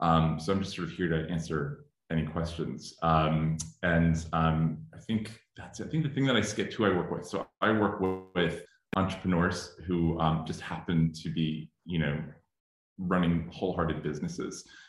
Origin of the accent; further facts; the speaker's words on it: New York, United States; moved away as an adult; also born or lived in Brooklyn; now in Topanga Canyon, United States; I'm originally from New York, grew up there, lived in Brooklyn for 20 years before moving to California. We live in Southern California, sort of in the mountains in a little hippie town called Topanga Canyon